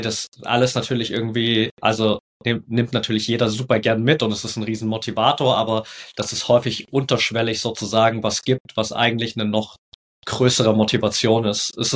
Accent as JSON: {"language": "German", "town": "Dippoldiswalde", "region": "Saxony", "country": "Germany", "tie": "born or raised there", "said": "Ich bin in Dippoldiswalde geboren und da auf einem kleineren Dorf aufgewachsen in der Nähe."}